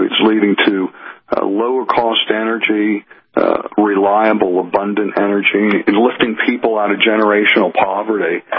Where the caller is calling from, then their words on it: Pittsburgh, Pennsylvania, United States; I'm calling you from Pittsburgh, Pennsylvania, and right beneath me, about 5,000 feet or a mile down, is the Marcellus Shale.